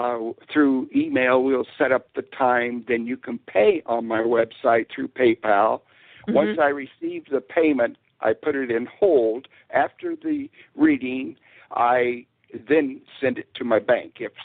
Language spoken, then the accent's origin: English; Illinois, United States; I was born in Spoon River Valley in the central part of Illinois, Abe Lincoln land. My hometown, he was a circuit judge.